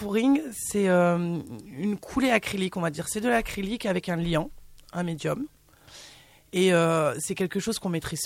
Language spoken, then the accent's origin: French; Paris, Île-de-France, France; De Paris.